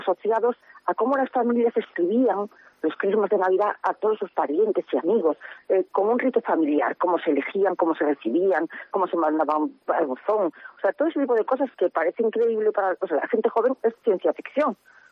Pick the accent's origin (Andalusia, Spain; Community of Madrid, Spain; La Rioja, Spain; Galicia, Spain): Galicia, Spain; Ferrol; que me pidieron sobre mi infancia en Ferrol, pues yo escribí.